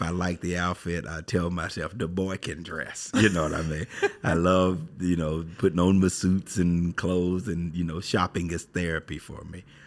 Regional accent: United States; I am an American. And I love this country with everything that's in me.

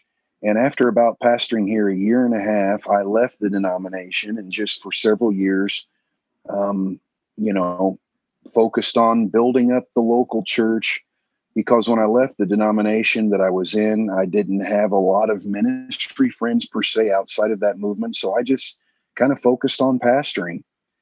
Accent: Bloomington, Indiana, United States; So I'm from Bloomington, Indiana, and I spent the first 25 years of my life there.

